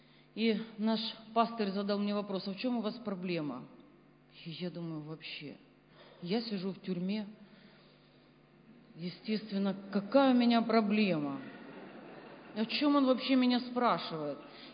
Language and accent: Russian; Kremenchuk, Poltava Oblast, Ukraine; я сама из Кременчуга